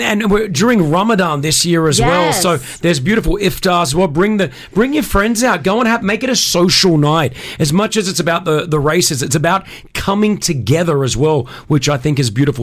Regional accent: Australia; I grew up in Australia, and I worked as a bookmaker's clerk.

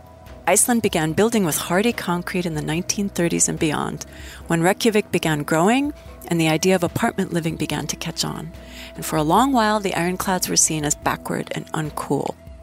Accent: Midwest, United States; I'm from the American Midwest and had never seen corrugated metal cladding beyond farm sheds, industrial factories, and military Quonset huts

